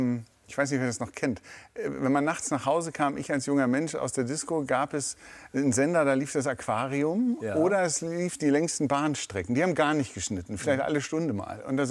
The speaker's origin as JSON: {"language": "German", "region": "Hamburg", "country": "Germany", "said": "Ich bin ja Hamburger jung und ich kenne die Elbe noch sehr verschmutzt aus den 80er Jahren. Ich bin 77 geboren"}